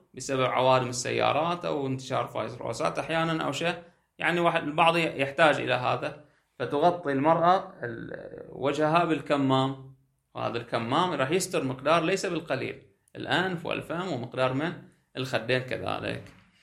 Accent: Bahrain; عندنا في البحرين أيضا في بعض المناطق أيضا الكبار كانوا يلبسونه

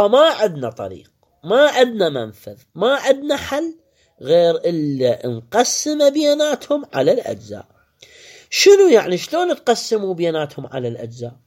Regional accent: Iraq; عندنا بالعراق

